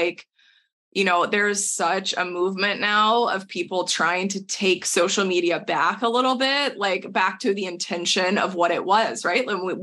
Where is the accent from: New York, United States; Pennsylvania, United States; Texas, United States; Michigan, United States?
Texas, United States; we are two people from Texas originally. Like my husband loves barbecue